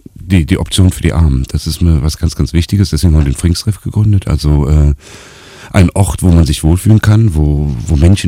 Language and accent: German; Rhineland, Germany; Nö, ich bin Rheinländer